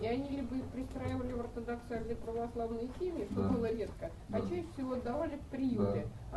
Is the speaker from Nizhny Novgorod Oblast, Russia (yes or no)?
yes; Nizhny Novgorod, Nizhny Novgorod Oblast, Russia; Я просто сама из Нижнего Новгорода, и вы знаете, что это старообрядческий регион.